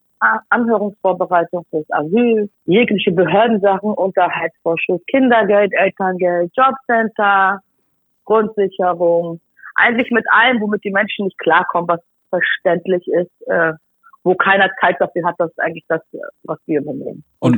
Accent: Hamburg, Germany; ich komme aus Eimsbüttel

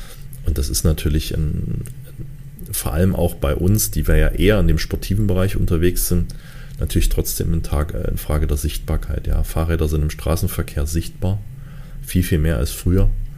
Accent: Dresden, Saxony, Germany; Und ich sehe, dass der Radverkehr gerade hier in meiner Heimatstadt Dresden sich extrem verändert hat.

